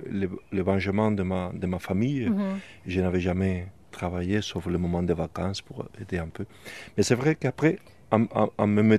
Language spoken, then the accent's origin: French; Spain; French is a second language; now in France; puisque je suis espagnol, j'ai fait aussi de l'ail d'Espagne. Ça, c'est de l'ail d'Espagne. C'est l'ail qu'on fait chez moi.